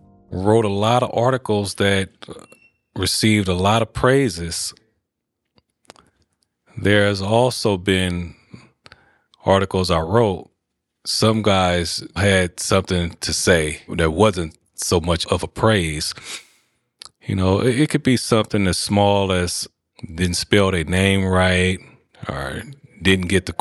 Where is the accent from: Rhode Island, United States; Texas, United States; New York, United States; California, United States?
California, United States; Oakland; I'm from East Oakland, California.